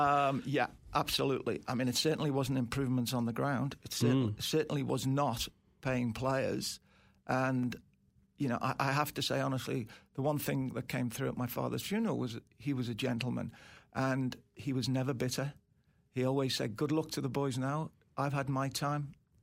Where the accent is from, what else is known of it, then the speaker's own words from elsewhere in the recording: Liverpool, North West England, United Kingdom; now in Melbourne, Australia; I've been in Australia now 44 years, which I love Melbourne. I love this country. But it was so exciting growing up in Liverpool in them times.